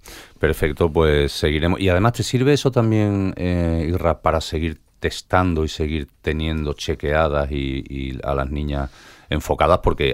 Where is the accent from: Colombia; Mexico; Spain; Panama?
Spain; Jerez, Andalusia; como decimos que yo soy de Jerez